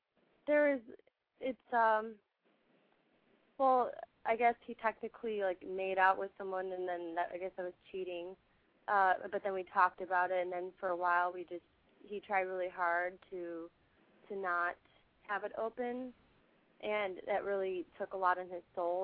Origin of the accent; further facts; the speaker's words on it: Milwaukee, Wisconsin, United States; born there; And I was born in Milwaukee, Wisconsin